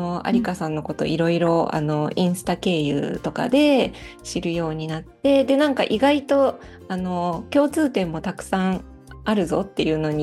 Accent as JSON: {"language": "Japanese", "region": "Osaka", "country": "Japan", "lives_now": "Matsumoto, Japan", "said": "私も大阪で、で有香さんがこう関西、うん、風にお話しされるから私も今日はちょっと関西弁混じりで話していくような感じになるかもしれないです"}